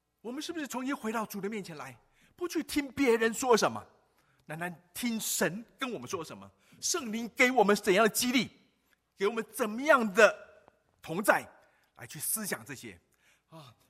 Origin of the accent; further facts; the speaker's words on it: Taiwan; 我们因为我们在台湾长大